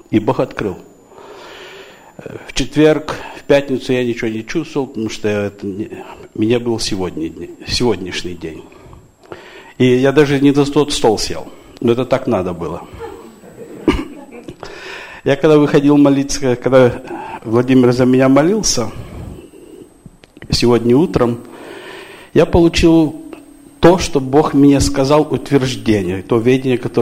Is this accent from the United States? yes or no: yes; United States; Ну так я как вырос в Америке, у американцев свои жаргоны, то легче было догадываться.